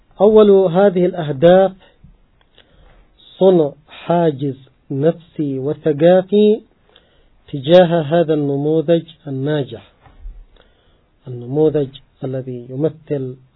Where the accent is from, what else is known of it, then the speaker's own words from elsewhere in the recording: Yemen; كما هو حال الكثير من المشاريع الموجودة في الساحة الإسلامية، ومن ذلك في بلدنا اليمن.